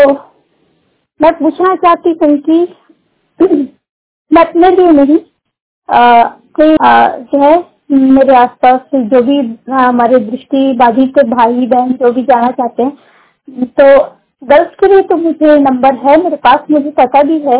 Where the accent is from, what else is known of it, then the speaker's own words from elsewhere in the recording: Raipur, Chhattisgarh, India; और मैं रायपुर छत्तीसगढ़ की रहने वाली हूँ।